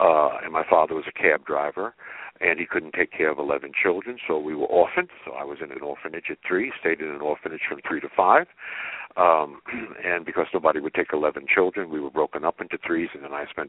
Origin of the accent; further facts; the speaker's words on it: Brooklyn, New York, United States; born there; Yeah, I was born in Brooklyn, New York, one of 11 children, 8 boys and 3 girls.